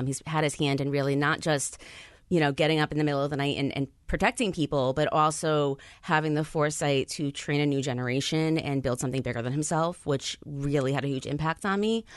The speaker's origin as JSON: {"language": "English", "town": "Seymour", "region": "Connecticut", "country": "United States", "tie": "born or raised there", "said": "I grew up in the Valley. So I grew up in Seymour."}